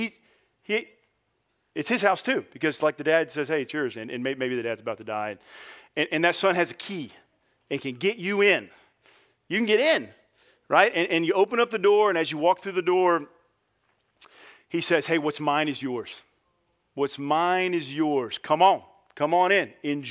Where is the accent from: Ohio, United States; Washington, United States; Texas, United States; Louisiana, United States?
Texas, United States; Houston; I grew up in Houston, so the coolest place to go to see Christmas lights is where?